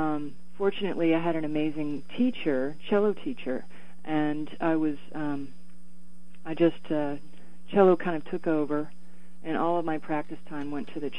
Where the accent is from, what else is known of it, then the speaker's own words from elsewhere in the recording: Atlanta, Georgia, United States; Well, I grew up in Atlanta, and then when I finished high school there, I went to University of Arizona in Tucson